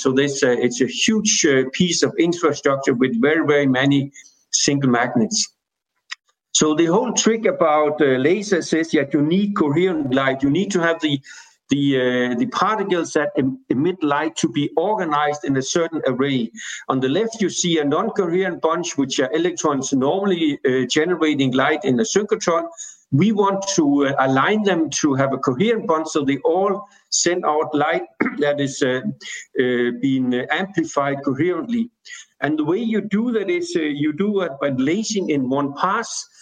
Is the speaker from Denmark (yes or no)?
yes; Denmark; I'm coming from Denmark. I'm actually sitting now in Roskilde in Denmark right now.